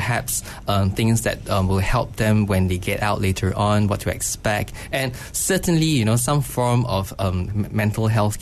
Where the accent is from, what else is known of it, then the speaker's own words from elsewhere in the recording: Malaysia; our identity as a Malaysian comes first, and we forget about others.